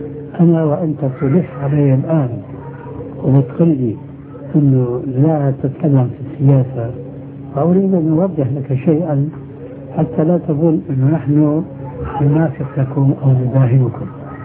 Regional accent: Syria; إما كما يقولون عندنا في سوريا يسند الحيطان

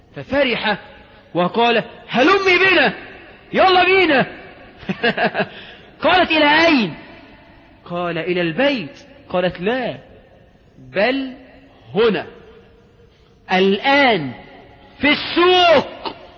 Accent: Egypt; لكن بفعلا اللي بتنتقب عندنا في مصر غالبا يعني غالبا بتنتقب لله

